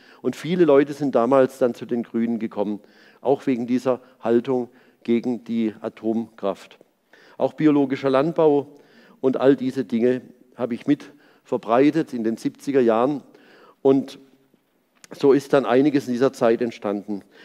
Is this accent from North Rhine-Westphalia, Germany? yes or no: no; Pforzheim, Baden-Württemberg, Germany; ich bin ja Jahrgang 58, bei der Gründung der Grünen, da war ich 22 Jahre alt, das war 1980 in Karlsruhe in der Nähe meiner Heimatstadt Pforzheim.